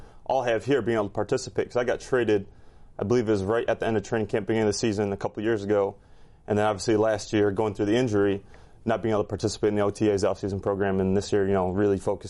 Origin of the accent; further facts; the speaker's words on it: Edgerton, Wisconsin, United States; That's about 30 minutes south of where I grew up in Edgerton. It's right on the border of Wisconsin, Illinois.